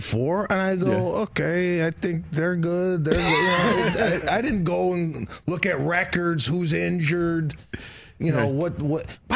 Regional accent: Chicago, Illinois, United States; I used to read the Daily Herald. I grew up in Chicago.

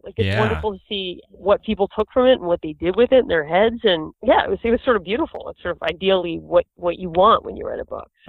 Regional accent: Boston, Massachusetts, United States; also born or lived in New York, United States; I've been around a lot of wealth. I'm from Boston and New York, and there's plenty of money there, too.

